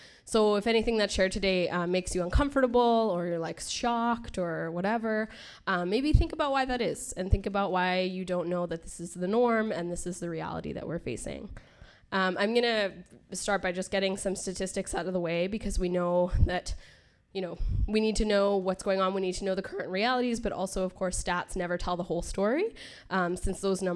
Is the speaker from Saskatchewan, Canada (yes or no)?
no; Mississauga, Ontario, Canada; now in Toronto, Canada; I grew up in Mississauga in Port Credit on Mississauga's New Credit territory, and I currently live in Toronto